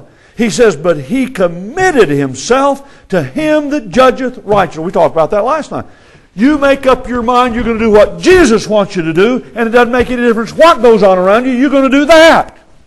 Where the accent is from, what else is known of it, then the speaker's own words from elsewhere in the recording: Texas, United States; Now, I'm a Texan.